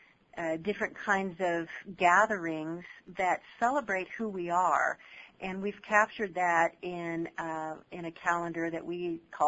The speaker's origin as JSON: {"language": "English", "town": "Boise", "region": "Idaho", "country": "United States", "tie": "born or raised there", "said": "native of Boise, Idaho, and so I'll just speak from why I give a damn. I was born and raised in Boise"}